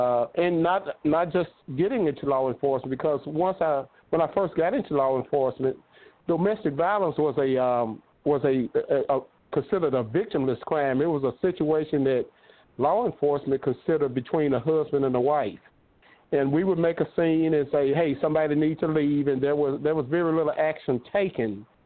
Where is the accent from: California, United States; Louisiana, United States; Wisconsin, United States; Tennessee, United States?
Tennessee, United States; Memphis; I grew up in the Hurt Village Housing Projects, the oldest of nine children to a single mother.